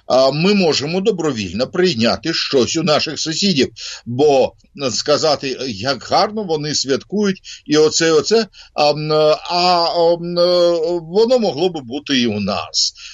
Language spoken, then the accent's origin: Ukrainian; Odesa, Odesa Oblast, Ukraine; в Одесі, моєму рідному місті